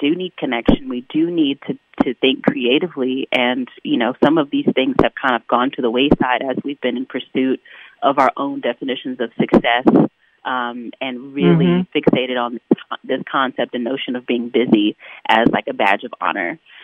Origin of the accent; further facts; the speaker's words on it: Morganton, North Carolina, United States; I am a native to Western North Carolina, born and raised in Morganton, and actually I do have family roots in Asheville as well. So, yes, I'm very much local.